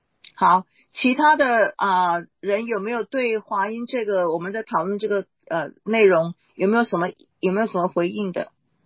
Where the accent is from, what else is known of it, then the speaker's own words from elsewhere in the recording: Taiwan; 因为我们台湾人念德行了，我如果念行就错了，但是我知道你们念行哈